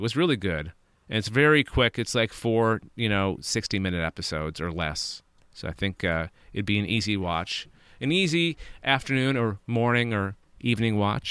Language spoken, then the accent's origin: English; Canada; one of the few benefits of being Canadian, I guess.